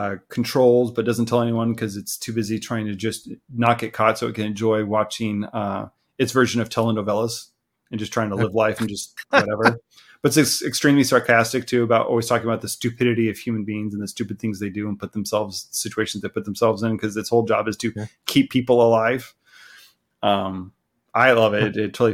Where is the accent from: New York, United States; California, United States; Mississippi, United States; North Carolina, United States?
California, United States; You can tell I grew up in Southern California.